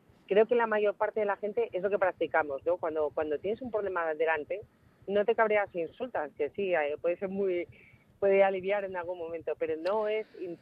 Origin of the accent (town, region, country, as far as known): Spain